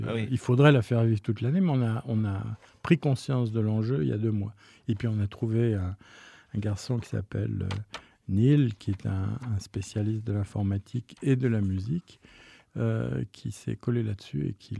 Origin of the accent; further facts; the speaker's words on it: Lyon, Auvergne-Rhône-Alpes, France; Je suis lyonnais